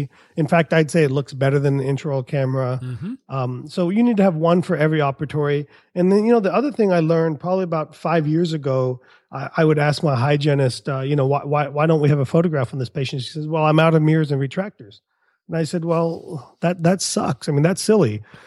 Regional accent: India; from India. We are the tech support capital of the world.

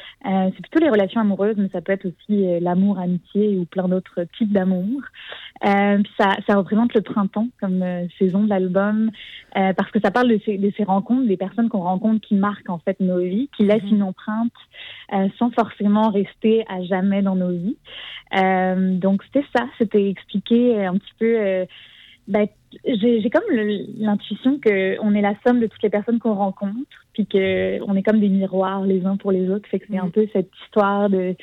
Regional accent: Lyon, Auvergne-Rhône-Alpes, France; moi, je viens de Lyon, en France, la ville de Lyon, puis elle aussi.

